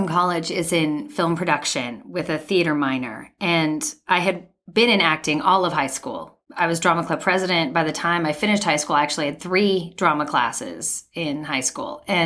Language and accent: English; California, United States; Yeah, all over Southern California.